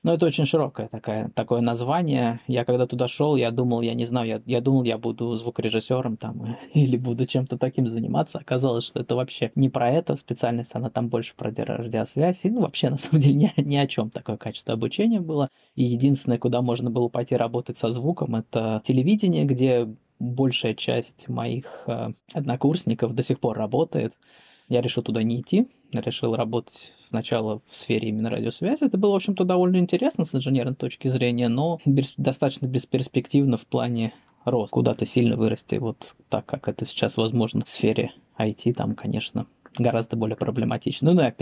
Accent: Moscow, Russia; moved away as an adult; now in Tallinn, Estonia; А я переехал из Москвы, где я прожил всю свою жизнь, на данный момент 29 лет, в Таллин, в Эстонию. Вот в этом году, в 2020 году, в самом начале.

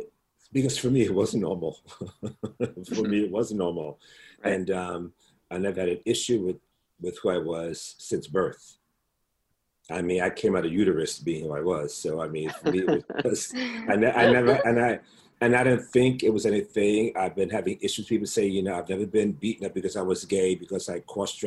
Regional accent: Bronx, New York, United States; I grew up in the South Bronx in the hood.

